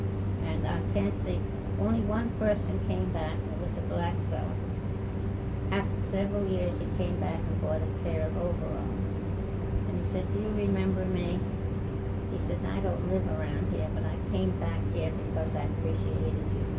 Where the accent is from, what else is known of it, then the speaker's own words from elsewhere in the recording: Rhode Island, United States; He said they're from Rhode Island, and he knew I was from Rhode Island.